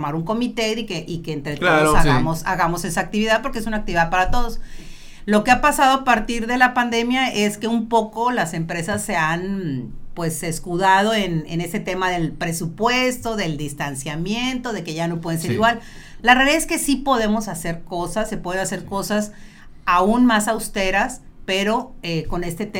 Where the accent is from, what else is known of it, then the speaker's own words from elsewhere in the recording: Mexico; La naturaleza, nuestra naturaleza, y más los mexicanos, creo